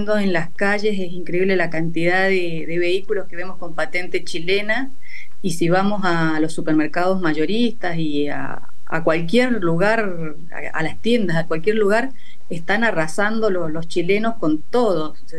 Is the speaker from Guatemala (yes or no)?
no; San Rafael, Mendoza, Argentina; Yo soy particularmente de San Rafael, que está al sur de la provincia.